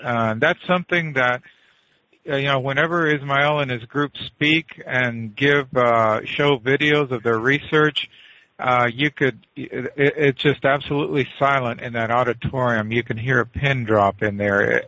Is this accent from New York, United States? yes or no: no; Edinburgh, Texas, United States; he was also a featured speaker at the Edinburgh UFO Conference in Edinburgh, Texas, which is my hometown